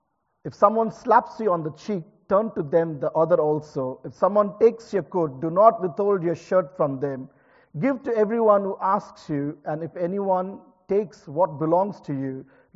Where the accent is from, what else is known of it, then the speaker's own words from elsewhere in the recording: India; And I come from India where it's a constant struggle and battle